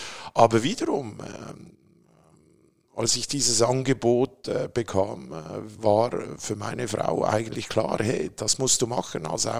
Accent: Zurich, Switzerland; ich bin in Zürich geboren. Mein Heimatort ist Trienge, Luzern. Mhm. Aber geboren bin ich in Zürich.

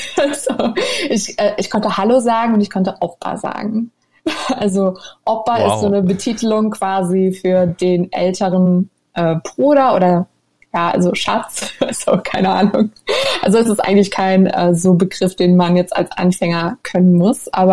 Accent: Mannheim, Baden-Württemberg, Germany; moved away as an adult; now in Turkey; In Mannheim. Ich komme aus

